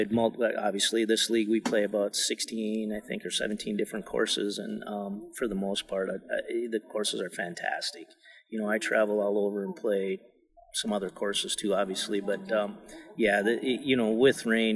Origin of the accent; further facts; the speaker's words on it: Cogswell, North Dakota, United States; I'm from Cogswell, North Dakota, and I guess I'm basically semi-retired. I still farm just a little bit.